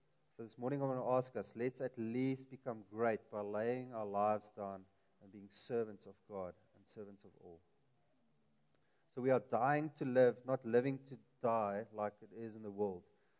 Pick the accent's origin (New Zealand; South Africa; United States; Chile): South Africa; Wellington, Western Cape; I'm originally from the Boland, Wellington, and my wife from Malmesbury.